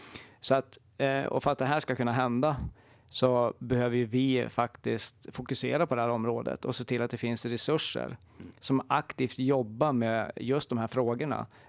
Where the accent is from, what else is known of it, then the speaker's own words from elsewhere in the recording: Jämtland County, Sweden; now in Dalarna, Sweden; jag kommer ju inte härifrån, jag kommer från Jämtland.